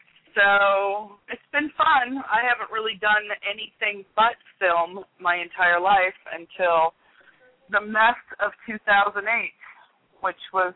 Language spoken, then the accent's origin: English; St. Louis, Missouri, United States; I came out here from St. Louis, Missouri, went to USC